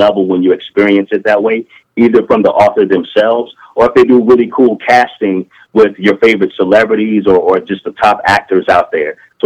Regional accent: Florida, United States; And I'm traveling to my home state, Florida, to hang with my mom, but I'm taking her to her home state, Alabama.

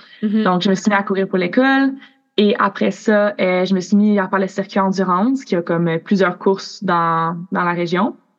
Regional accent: Vaudreuil-Dorion, Quebec, Canada; moved away as an adult; now in United States; j'ai 20 ans et je viens de Poudreuil-Dorion au Québec. J'ai vécu là toute ma vie et ma famille habite encore là. Mais cet été en août, j'ai déménagé aux États-Unis pour poursuivre ma passion en athlétisme. Donc, maintenant, j'habite à Evansville, en Indiana.

